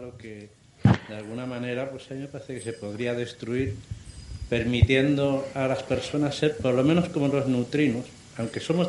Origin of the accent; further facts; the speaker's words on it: Madrid, Community of Madrid, Spain; Soy de Madrid también.